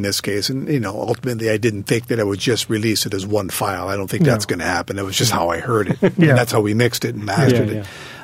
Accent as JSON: {"language": "English", "town": "Windsor", "region": "Ontario", "country": "Canada", "tie": "born or raised there", "said": "I'm going to try to schedule one in Windsor for the next day, Windsor being my hometown."}